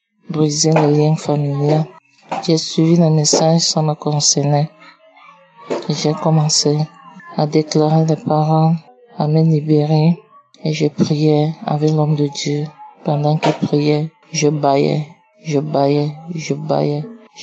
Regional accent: Cameroon; je suis Camerounaise.

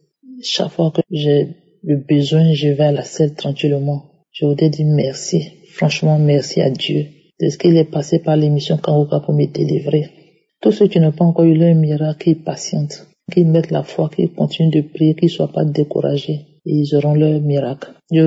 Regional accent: Côte d’Ivoire; now in London, United Kingdom; Je suis une Ivoirienne résidant à Londres.

